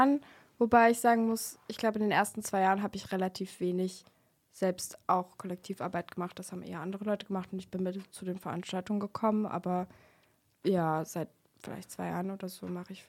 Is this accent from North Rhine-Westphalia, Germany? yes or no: no; Torgau, Saxony, Germany; now in Greifswald, Germany; ich bin 21 und ich komme auch aus Torgau, aber studiere mittlerweile in Greifswald